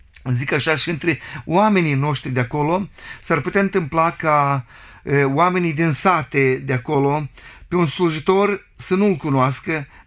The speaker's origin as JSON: {"language": "Romanian", "country": "Ukraine", "said": "De la bun început, noi, la noi în Ucraina, suntem români, dar cu româna noastră e ca a noastră."}